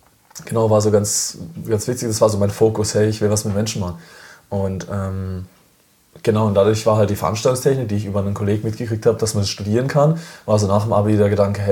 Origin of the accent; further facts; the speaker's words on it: Baden-Württemberg, Germany; bin geboren in Freiburg, aber die Leute aus Freiburg sagen immer … komm mal runter, du bist kein Freiburger, weil ich eigentlich vom Dorf komme, 15 Minuten weg von Freiburg.